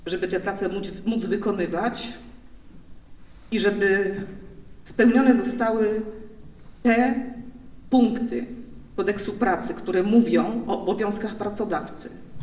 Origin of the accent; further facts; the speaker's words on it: Głogów, Lower Silesian Voivodeship, Poland; born there; Jestem głogowianką z urodzenia.